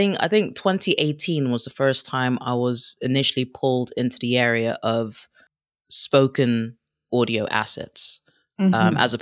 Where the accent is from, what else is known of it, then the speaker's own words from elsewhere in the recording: Kenya; first language Swahili; English is a second language; English wasn't my first language. So I know if you listen to me right now, you're like, oh, she sounds like she's American. I'm not American. I'm Kenyan.